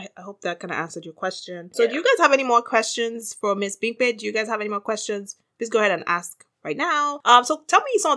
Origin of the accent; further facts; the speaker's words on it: Nigeria; Yeah, as a Nigerian, that's like...